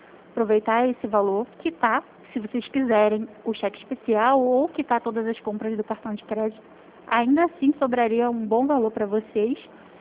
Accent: Santa Cruz, Rio de Janeiro, Brazil; Santa Cruz aqui é Rio de Janeiro.

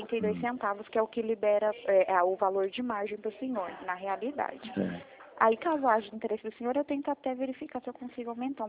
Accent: Bahia, Brazil; Sou baiana, né?

